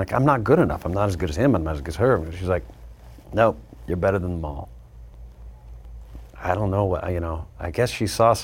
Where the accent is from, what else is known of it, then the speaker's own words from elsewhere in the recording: Texas, United States; I grew up in Texas.